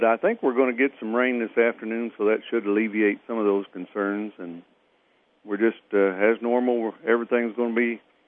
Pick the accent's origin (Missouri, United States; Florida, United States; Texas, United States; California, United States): Missouri, United States; Dexter; from Dexter in southeast Missouri